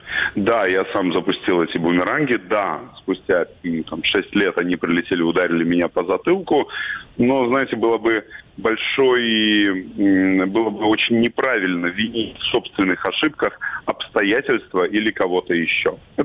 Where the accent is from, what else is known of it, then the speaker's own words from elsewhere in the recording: Crimea, Ukraine; moved away; Я отвечал, что я крымчанин. Мой внутренний украинец потеснит моего внутреннего крымчанина много позже, уже после переезда на материк и в Киев.